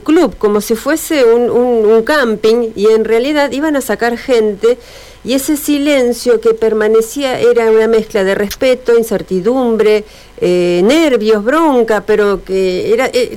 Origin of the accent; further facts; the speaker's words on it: Santa Fe, Argentina; estoy reviviendo lo que, como santafesina, no inundada afortunadamente, pude vivir en aquel momento